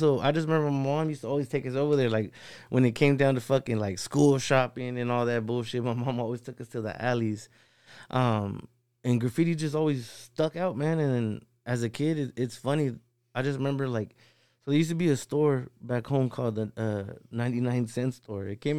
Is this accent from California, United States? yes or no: yes; San Pedro, California, United States; like, yeah, I'm from L.A., you know? But if someone else knows the whole program and all that, like, I'm from San Pedro, California.